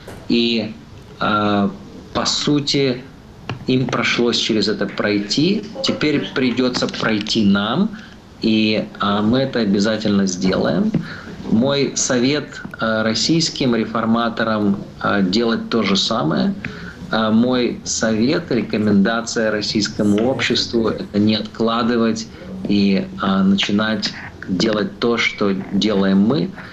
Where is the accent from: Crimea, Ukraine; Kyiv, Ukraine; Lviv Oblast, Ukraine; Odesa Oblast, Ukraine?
Lviv Oblast, Ukraine; Lviv; born there; Я родился во Львове.